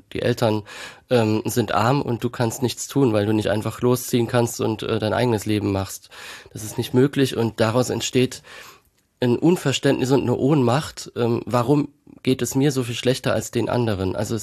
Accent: Kaiserslautern, Rhineland-Palatinate, Germany; born there; von Kaiserslautern, meiner Geburtsstadt.

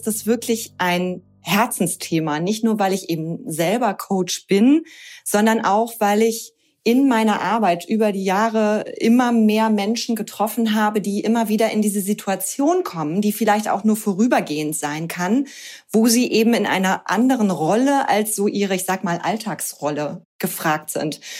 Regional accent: Hamburg, Germany; now in Cologne, Germany; ich bin 42 Jahre alt und ich bin Coach für Unternehmerinnen. Ich bin ursprünglich aus Hamburg, bin jetzt aber schon seit vielen Jahren mit meinem Mann und meinem Sohn zusammen in Köln

